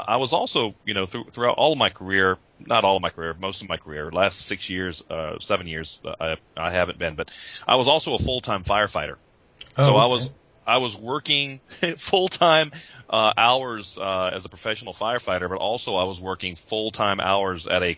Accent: Biloxi, Mississippi, United States; also born or lived in Gulfport, Mississippi / Atlanta; Born and raised. Born in Gulfport, Mississippi. Raised down here. I moved away in 2006, and I lived in Atlanta for about 6 years. And I just moved back, you know, this past year. Moved back here.

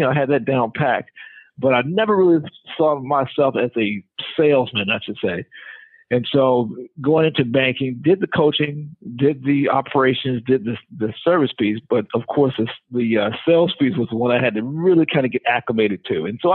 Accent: Atlanta, Georgia, United States; Born and raised in Atlanta, Georgia.

